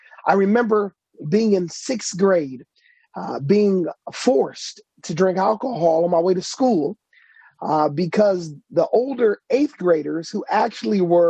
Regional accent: Detroit, Michigan, United States; I was born and raised in Detroit, so it was no problem for me to go back to my old neighborhood

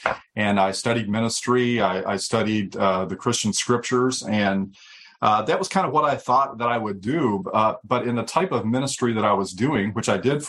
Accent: Flint, Michigan, United States; I grew up in Flint, Michigan, came from some interesting roots

